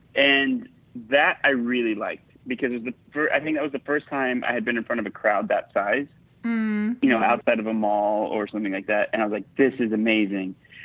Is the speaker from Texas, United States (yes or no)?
yes; Texas, United States; But there were two times growing up in Texas where there was a big Walmart convention.